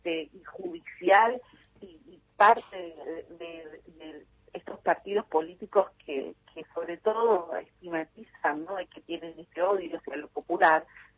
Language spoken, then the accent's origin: Spanish; Patagonia, Argentina; yo lo conozco desde siempre porque somos patagónicos